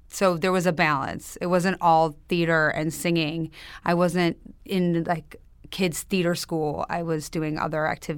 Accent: Highland Park, Illinois, United States; accent: Chicago; In Chicago, outside Chicago, Highland Park. It's a North Shore suburb.

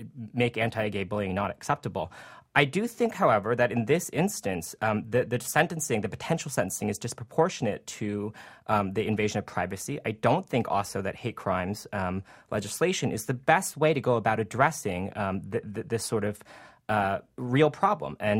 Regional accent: New Jersey, United States; I first want to say, Tom, that I am gay, and I grew up in New Jersey, and I play the violin like Tyler Clemente.

